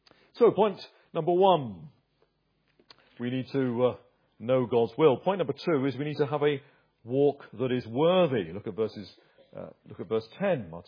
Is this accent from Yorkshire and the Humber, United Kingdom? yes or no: no; Uxbridge, London, United Kingdom; Now, when I was a boy, growing up on Uxbridge Common in the 1960s, there was a well-known family.